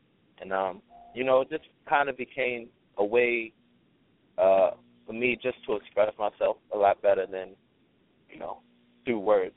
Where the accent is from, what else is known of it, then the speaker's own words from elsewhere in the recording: Baltimore, Maryland, United States; Well, I'm originally from Baltimore. I am a truck driver, so I'm everywhere now, but, I mean, I still stay home, so Baltimore is still where I'm from.